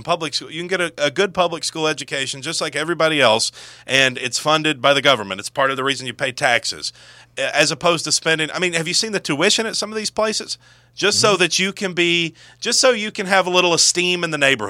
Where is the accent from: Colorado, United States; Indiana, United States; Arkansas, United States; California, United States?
Arkansas, United States; The NASCAR driver Mark Martin's from my hometown.